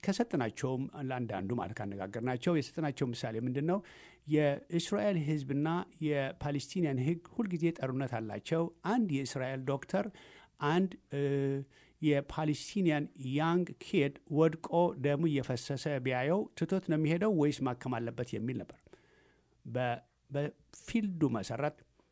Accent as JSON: {"language": "Amharic", "region": "Tigray", "country": "Ethiopia", "tie": "born or raised there", "said": "እኔ የትግራይ ተወላጅ ነኝ፣"}